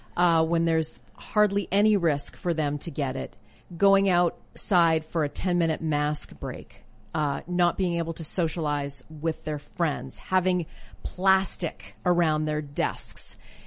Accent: Canada; You know, listen, I grew up in Canada

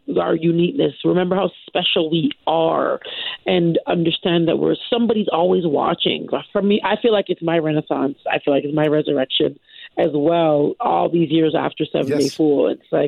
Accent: Canada; I'm Canadian. I'm a born and raised Canadian.

